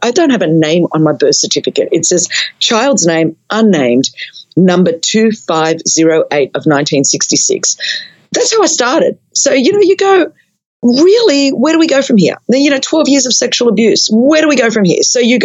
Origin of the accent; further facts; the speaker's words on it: Australia; but God, I'm from Australia and that's really far from Europe, you know